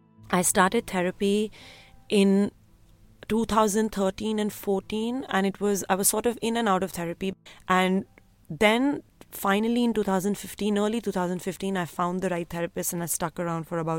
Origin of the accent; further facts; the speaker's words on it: Delhi, India; I grew up in Delhi in a very loving and close-knit family